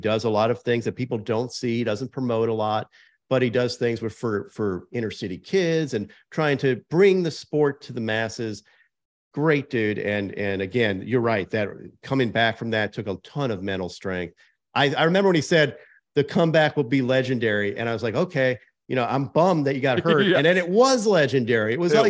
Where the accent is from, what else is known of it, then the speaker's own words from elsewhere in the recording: New York, United States; he grew up 5 minutes from where I grew up on Long Island.